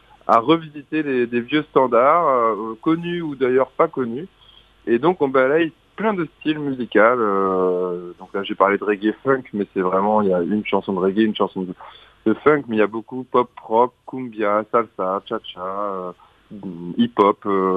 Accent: Pays de la Loire, France; Moi je suis originaire de la Mayenne et on a tous un lien avec la Mayenne dans les quatre musiciens

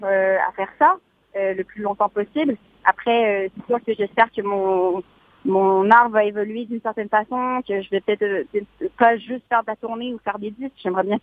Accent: Montreal, Quebec, Canada; j'ai grandi à Montréal, comme beaucoup de gens

